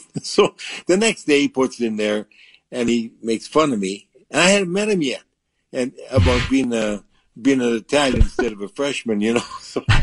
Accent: Canada; moved away as an adult; now, remember, I come from Canada. In Canada, they have grades 9, 10, 11, 12, and we had 13 then, which is like the first year of college.

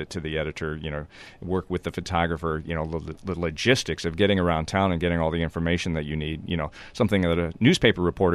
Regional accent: Topeka, Kansas, United States; I'm originally from Topeka, Kansas.

